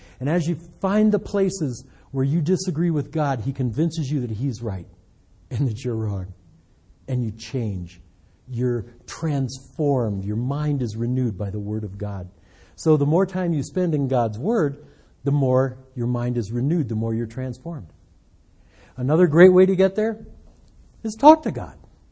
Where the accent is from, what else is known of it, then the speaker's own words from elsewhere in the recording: Detroit, Michigan, United States; I came down here from Detroit. I'm saying y'all with the best of them. That's not a Detroit thing.